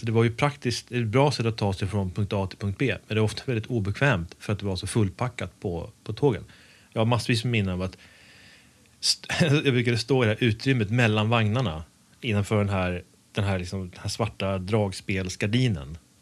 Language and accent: Swedish; Uppsala, Uppsala County, Sweden; För mig som är född och uppvuxen i Uppsala så är Uppsala-pendeln en institution av rang.